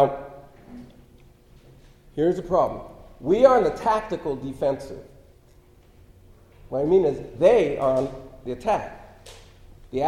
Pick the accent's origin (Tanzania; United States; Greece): United States; City Terrace, California; born there; it's kind of like I was born in City Terrace.